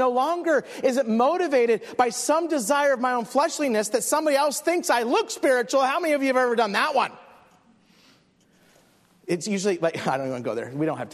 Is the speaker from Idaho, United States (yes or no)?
yes; Twin Falls, Idaho, United States; I grew up in Twin Falls, Idaho. We had a Volkswagen Bug. We'd drive to Boise, Idaho.